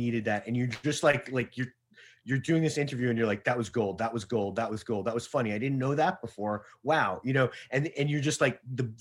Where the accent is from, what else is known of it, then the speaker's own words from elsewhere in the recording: New York, United States; And I wasn't even really aware, even though I grew up in New York, of sort of like the interconnectedness of these cover bands in the early 80s